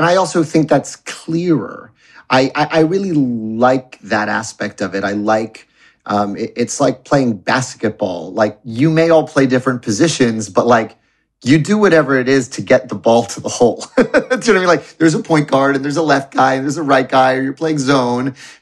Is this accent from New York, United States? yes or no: yes; New York City, New York, United States; I was born in Roosevelt Hospital in New York City. January 16th, 1980. We lived in NYU graduate housing because my parents were both still in grad school when I was born. And then we moved up to Inwood, just north of Washington Heights, when I was like 2 years old.